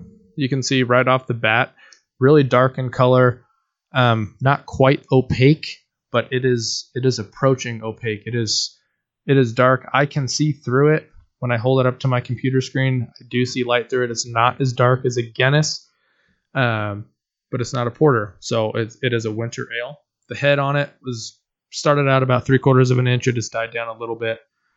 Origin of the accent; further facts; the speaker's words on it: Oregon, United States; I know about them simply because I'm from Oregon, as you can see